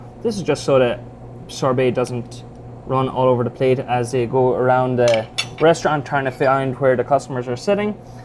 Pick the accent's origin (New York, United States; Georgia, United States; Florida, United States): Georgia, United States; accent: Georgia; As you can see, my Georgia accent's gotten very strong over the years.